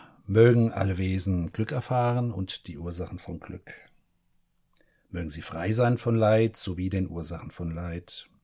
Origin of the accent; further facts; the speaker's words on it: Frankfurt, Hesse, Germany; Ich bin ja Frankfurter.